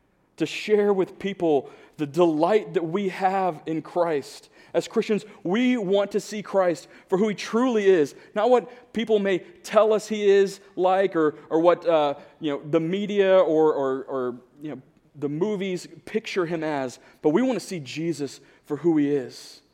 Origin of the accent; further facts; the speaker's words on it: DeLand, Florida, United States; accent: Florida; I'm originally from Florida, so if you hear a little bit, I mean, it's a very slight, but there are words that I don't say quite right.